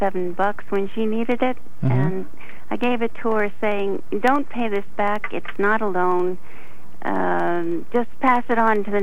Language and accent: English; New England, United States; I grew up in New England. I grew up where the American Revolution started